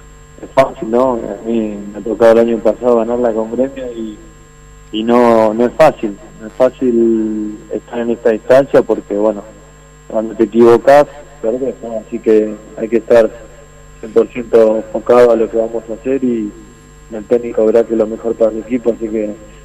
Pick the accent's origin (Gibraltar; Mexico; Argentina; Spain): Argentina; born there; por más que yo nací en Argentina, mi mamá es paraguaya y yo soy parte de eso y mi sangre es paraguaya